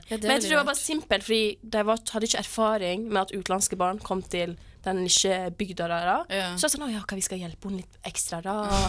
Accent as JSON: {"language": "Norwegian", "town": "Måløy", "region": "Vestland", "country": "Norway", "tie": "born or raised there", "lives_now": "Oslo, Norway", "said": "Sånn som jeg vokste opp i Måløy."}